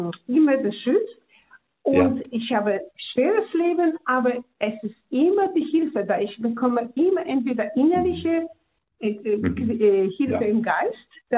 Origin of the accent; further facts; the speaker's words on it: Warsaw, Masovian Voivodeship, Poland; Ich komme aus Warschau.